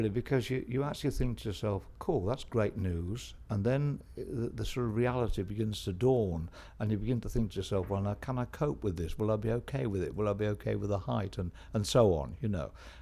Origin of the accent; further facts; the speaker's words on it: Garstang, North West England, United Kingdom; I'm 69 and I'm from Garstang in Lancashire.